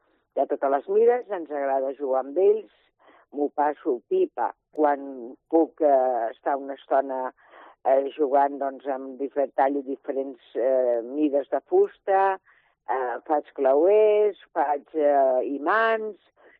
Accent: Tarragona, Catalonia, Spain; Recordo amb molt, molt de carinyo doncs, la meva infantesa, vull dir, quan estava, jo soc de Tarragona, i quan estava allà a casa amb els avis, amb els pares

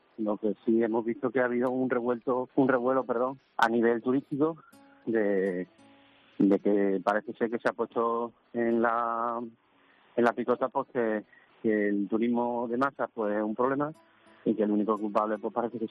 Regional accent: Seville, Andalusia, Spain; somos sevillanos que vivimos en el centro o en Sevilla

